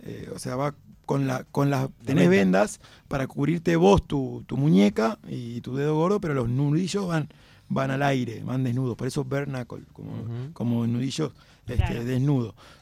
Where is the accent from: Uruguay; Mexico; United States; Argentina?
Uruguay; soy de Uruguay